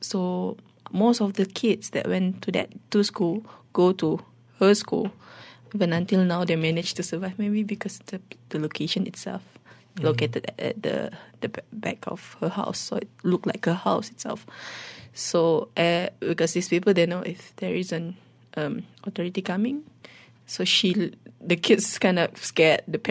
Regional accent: Malaysia; English is a second language; being a Malaysian

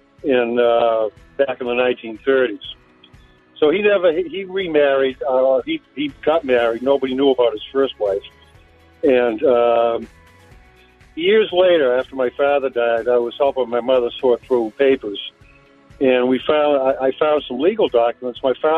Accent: Melrose, Massachusetts, United States; I grew up in Melrose with my two cousins.

